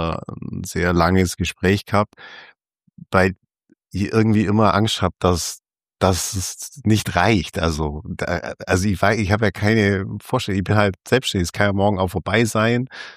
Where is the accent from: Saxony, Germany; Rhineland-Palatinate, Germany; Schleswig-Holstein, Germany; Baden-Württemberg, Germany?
Baden-Württemberg, Germany; Und ich bin Schwabe, ja.